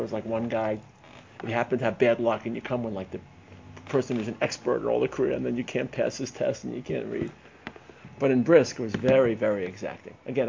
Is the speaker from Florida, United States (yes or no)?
no; Brooklyn, New York, United States; I grew up in Brooklyn. Nothing they could say to me is going to be worse than what I heard in the New York subways in the 70s.